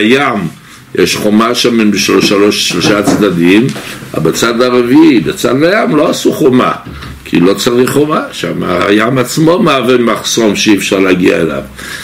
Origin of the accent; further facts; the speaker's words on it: Jaffa, Tel Aviv District, Israel; הילדות שלי הייתה אמנם ביפו, ואני זוכר את החיית המגילה ואת כל שאר דברים